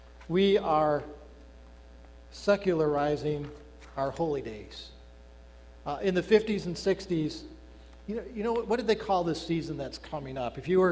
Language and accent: English; Union Grove, United States; I grew up in Union Grove, 3,000 people.